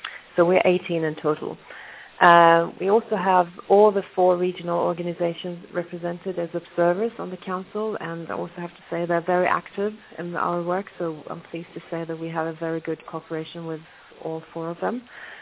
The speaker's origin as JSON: {"language": "English", "country": "Poland", "second_language": "English", "said": "and I'm from Poland."}